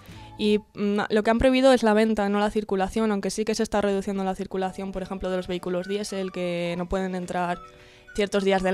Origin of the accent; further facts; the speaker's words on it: Zamora, Castile and León, Spain; yo soy de Zamora.